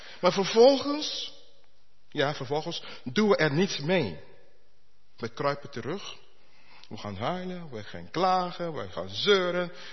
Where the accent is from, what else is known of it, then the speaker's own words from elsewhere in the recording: Curaçao; now in Netherlands; het was een bloem die mij herinnerde aan mijn jeugd op Curaçao.